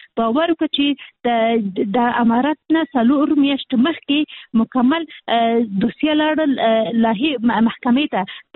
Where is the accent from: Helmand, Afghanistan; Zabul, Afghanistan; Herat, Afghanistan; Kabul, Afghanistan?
Kabul, Afghanistan; موږ خاصي د کابل یو.